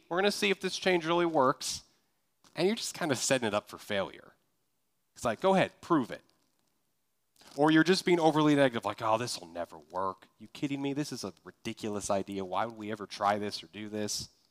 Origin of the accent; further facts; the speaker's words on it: Kansas, United States; You know, like, I'm from Kansas. Tornadoes don't scare me.